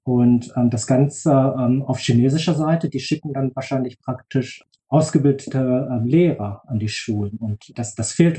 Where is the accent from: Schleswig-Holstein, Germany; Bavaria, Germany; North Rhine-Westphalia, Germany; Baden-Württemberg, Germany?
North Rhine-Westphalia, Germany; Bochum; German is a second language; Ich bin ein Kind des Ruhrgebiets. Ich bin aus Bochum und habe dort den Großteil meines Lebens verbracht, also den Kindergarten besucht